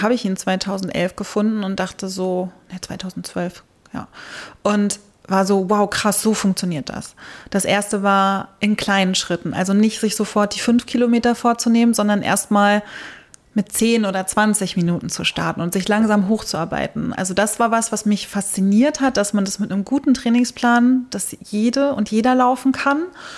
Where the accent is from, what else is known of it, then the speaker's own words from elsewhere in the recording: Northern Germany, Germany; sich nicht immer so als Norddeutsche, ne, sich nicht umwerfen lassen, wenn mal ein bisschen Wind aufkommt